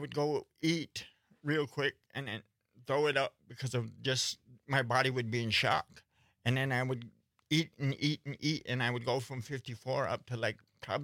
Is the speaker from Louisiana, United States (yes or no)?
no; Neopit, Wisconsin, United States; New Pitt, Wisconsin, Menominee Territory.